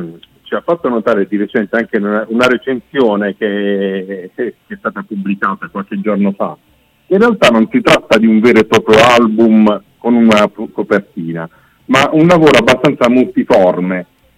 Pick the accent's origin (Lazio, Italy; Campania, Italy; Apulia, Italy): Apulia, Italy; Bari; fondamentalmente siamo di Bari.